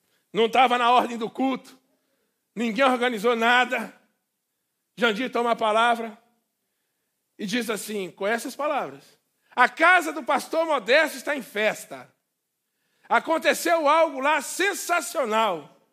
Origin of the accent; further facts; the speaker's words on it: Minas Gerais, Brazil; E nós somos mineiros, e mineiro celebra a mesa, mineiro gosta desse bate-papo.